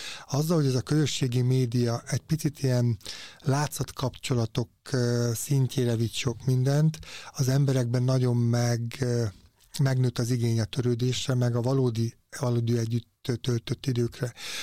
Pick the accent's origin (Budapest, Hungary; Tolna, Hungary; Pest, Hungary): Tolna, Hungary; Paks; Nekem paksiként is örök büszkeség